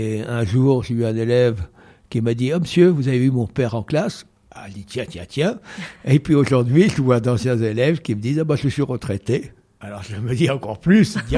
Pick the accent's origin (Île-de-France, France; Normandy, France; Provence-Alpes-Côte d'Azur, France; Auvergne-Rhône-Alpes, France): Normandy, France; Évreux; born there; je suis né à Évreux, en Normandie. Et si vous voulez encore plus de précision, 7 mois avant le Front populaire.